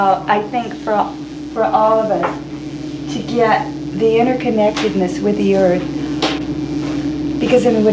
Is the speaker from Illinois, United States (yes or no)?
no; Los Angeles, California, United States; I'm from Los Angeles, and sometimes you have to really reach a bit to get in touch with the earth.